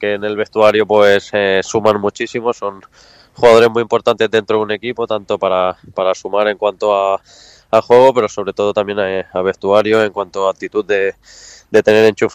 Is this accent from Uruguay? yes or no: no; Barcelona, Catalonia, Spain; nosotros siempre somos de allí, de Barcelona